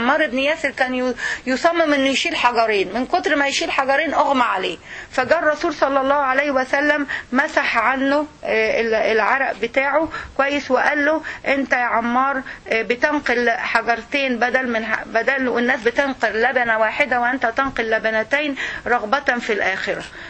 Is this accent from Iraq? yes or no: no; Egypt; لما يقولوا لك ان احنا عندنا في مصر مثلا احسن صناعة هي صناعة الغزل والنسيج